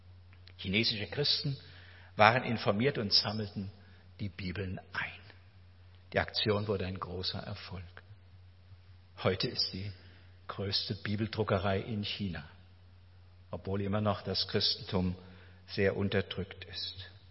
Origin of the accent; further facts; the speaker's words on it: Elmendingen, Baden-Württemberg, Germany; durch Elmendingen, mein Heimatort.